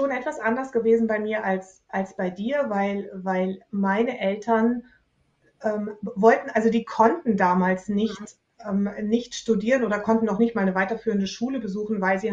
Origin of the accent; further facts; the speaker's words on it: Germany; ich meine, ich bin aus Deutschland